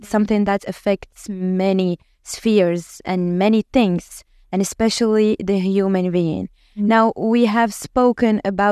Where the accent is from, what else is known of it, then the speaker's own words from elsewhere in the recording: Casablanca, Casablanca-Settat, Morocco; I am a psychiatrist from Casablanca, Morocco. Casablanca is not the capital of Morocco. It's actually the biggest city and the economic capital.